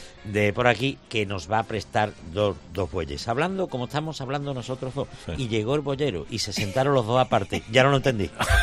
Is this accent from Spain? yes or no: yes; Morón de la Frontera, Andalusia, Spain; yo soy de Morón y yo me he criado en eso, esa forma de hablar más o menos, hombre, no tan exagerado, pero vamos, medio grado menos